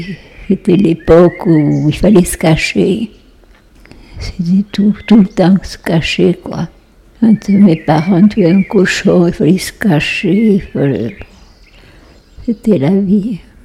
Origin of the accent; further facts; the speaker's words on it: Saint-Chamond, Nouvelle-Aquitaine, France; Eh oui. C'est pas très loin d'ici.